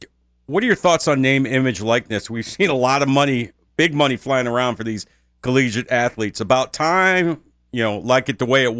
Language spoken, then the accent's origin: English; Syracuse, New York, United States; I grew up outside of Syracuse, New York.